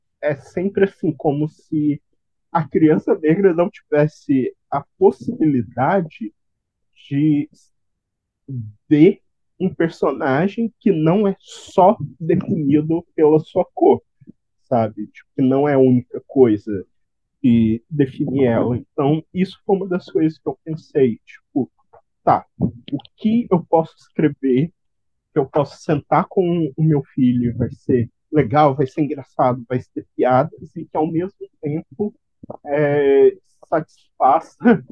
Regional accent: Minas Gerais, Brazil; eu decidi meio que eu sou de Minas, e eu decidi pensar como seria um conto de fadas mineiro

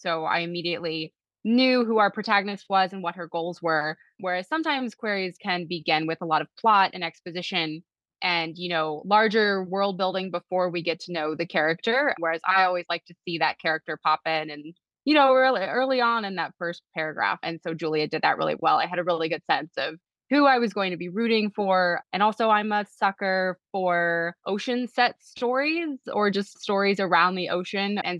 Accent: Kentucky, United States; And then I'm always looking for a really good Southern set story because I am from Kentucky.

